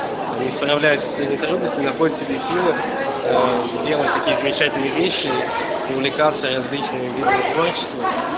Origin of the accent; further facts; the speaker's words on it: Kronstadt, Saint Petersburg, Russia; Да, конечно, я родился в Кронштадте, всю жизнь там.